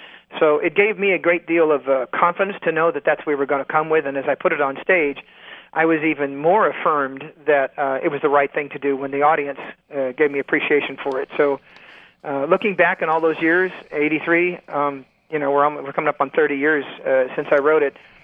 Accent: Sacramento, California, United States; also born or lived in Los Angeles; I'm from California, born in Los Angeles, raised in Sacramento on a farm.

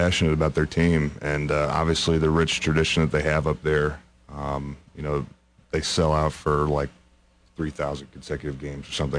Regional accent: Quincy, Illinois, United States; I grew up in a smaller town, about 40,000 people in Quincy, Illinois, which is roughly about the same size as Champaign.

